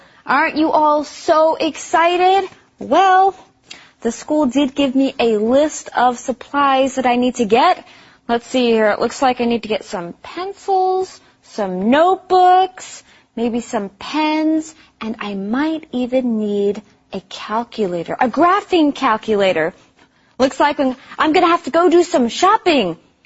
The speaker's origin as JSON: {"language": "English", "region": "West Virginia", "country": "United States", "said": "Well, I am from West Virginia, which is a state that doesn't have a back-to-school tax holiday. But we lived close enough to Virginia that it was worth it to drive there."}